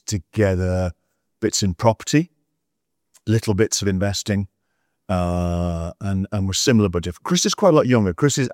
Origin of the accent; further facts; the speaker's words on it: Middlesbrough, North East England, United Kingdom; So I was brought up in Middlesbrough, lived in various places across town.